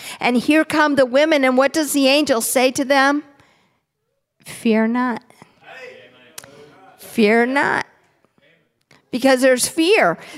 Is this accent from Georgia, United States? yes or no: no; Florida, United States; Where are you from? I said, from Florida.